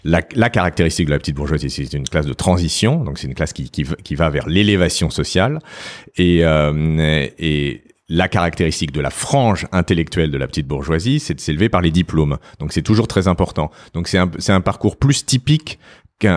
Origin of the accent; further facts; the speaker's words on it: Paris, Île-de-France, France; Ouais, je suis né à Paris. J'ai été élevé, j'ai grandi dans le 5e arrondissement. Et je suis un produit assez typique de l'éducation, d'une éducation et d'une enfance parisienne.